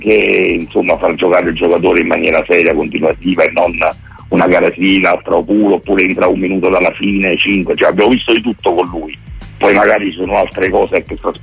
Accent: Naples, Campania, Italy; Gian Jesus, come appunto diciamo noi appunto napoletani, si sta allenando in questo momento a Castelvolturno.

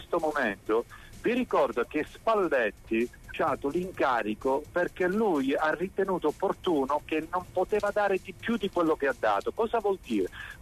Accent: Southern Italy, Italy; lo dico, lo sapete, io sono terrone, sono meridionale

